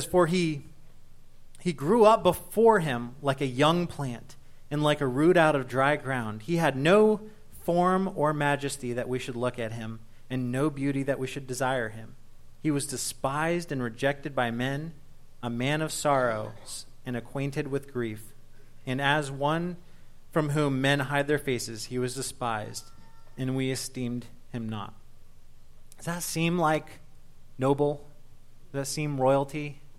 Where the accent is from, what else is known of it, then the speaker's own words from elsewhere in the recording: Beloit, Ohio, United States; I come from Beloit.